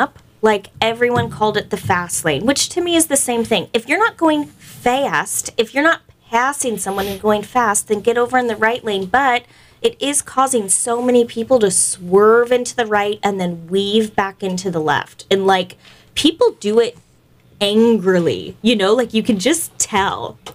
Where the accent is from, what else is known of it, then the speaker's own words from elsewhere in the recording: California, United States; I call it the stink bug because I'm from California.